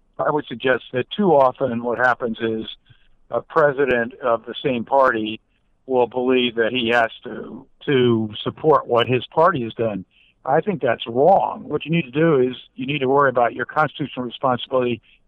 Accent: Mississippi, United States; Look, I'm from Mississippi. I recognize my path is narrow, but the kids around in Mississippi, they say, gosh, that's great.

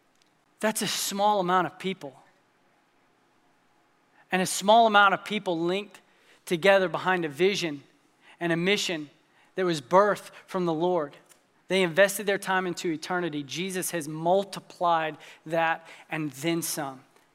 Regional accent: Franklin, United States; some of my best friends that I grew up with here in Franklin

